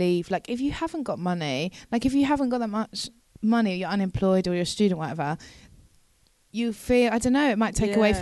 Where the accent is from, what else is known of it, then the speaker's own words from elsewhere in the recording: Broadstairs, South East England, United Kingdom; I'm not living in Kent, I'm from Kent.